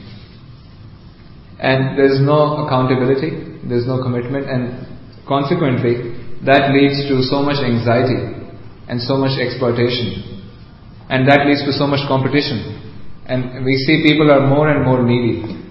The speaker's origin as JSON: {"language": "English", "country": "India", "said": "In fact, I'm from India, there's this Bollywood."}